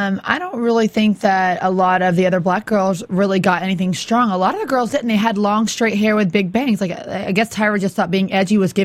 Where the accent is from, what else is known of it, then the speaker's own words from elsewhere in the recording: the South, United States; I'm sorry, I am from the South and I've never even had pickled pig's feet.